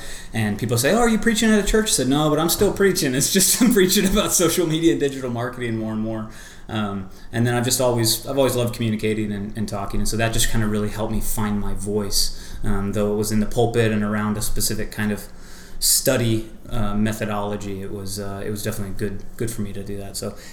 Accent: Joliet, Illinois, United States; so I was kind of born and raised in Joliet, My dad's a pastor, was a 40-year pastor, Lutheran pastor.

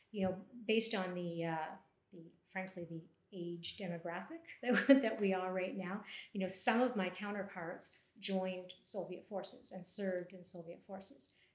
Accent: Canada; You know, as Canadians, certainly as Canadian military, we're very focused on be there 10 minutes early to mark your map.

